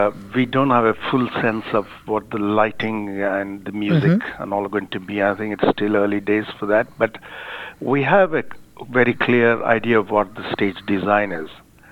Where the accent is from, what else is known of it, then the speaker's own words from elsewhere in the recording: India; English is a second language; See, I'm an Indian.